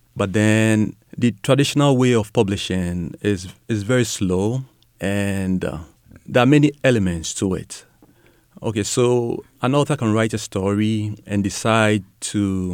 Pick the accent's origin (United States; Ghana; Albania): Ghana; I'm originally from Ghana in West Africa